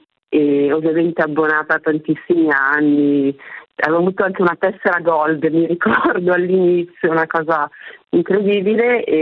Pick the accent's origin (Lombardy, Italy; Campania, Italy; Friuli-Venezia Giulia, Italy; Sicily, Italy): Lombardy, Italy; Bareggio; No, fuori, sono di Bareggio